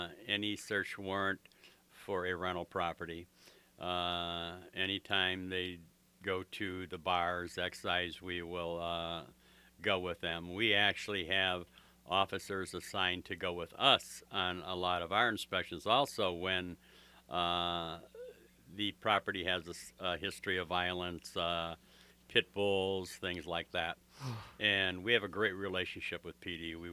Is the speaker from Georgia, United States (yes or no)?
no; Hammond, Indiana, United States; Well, and I was born and raised in Hammond, and I'm going to stay in Hammond.